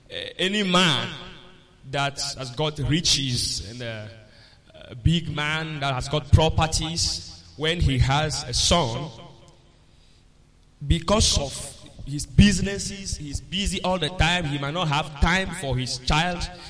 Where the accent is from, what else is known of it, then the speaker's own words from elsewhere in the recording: Togo; from Togo, from Pastor Donnie's church